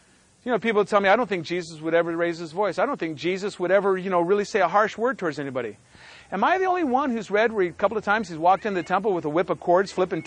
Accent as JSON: {"language": "English", "region": "Minnesota", "country": "United States", "said": "I got my Orthodox buddy and his wife a really good room up on the 13th floor, and we're from Minnesota"}